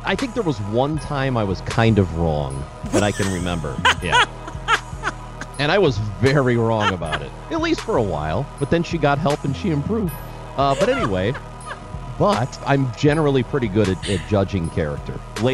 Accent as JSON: {"language": "English", "town": "St. Louis", "region": "Missouri", "country": "United States", "tie": "born or raised there", "said": "I saw in my lifetime more jorts in this city than I did growing up in St. Louis."}